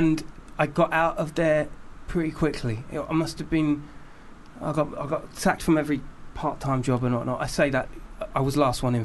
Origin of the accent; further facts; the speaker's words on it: Billingshurst, South East England, United Kingdom; I'm from a place called Billingshurst.